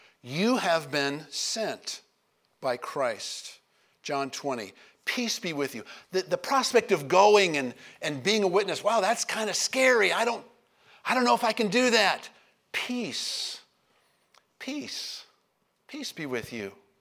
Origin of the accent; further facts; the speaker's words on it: United States; And who did I think I was as an American? Our culture has only been around a couple of hundred years, and I'm going to go there and tell them anything?